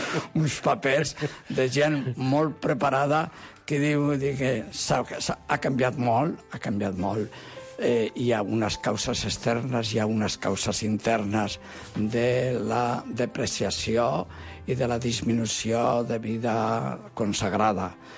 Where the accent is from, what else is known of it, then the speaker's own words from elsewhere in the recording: Castile and León, Spain; El meu poble, que és molt petit, un poblet de Burgos, en la zona de la Bureba